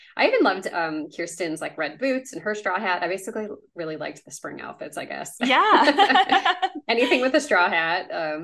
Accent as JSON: {"language": "English", "region": "Illinois", "country": "United States", "tie": "born or raised there", "said": "Yeah, well, as I've mentioned, I grew up in the Chicago suburbs. And one thing I also forgot to mention is I feel like growing up in the suburbs, I would go to like the museums downtown a lot."}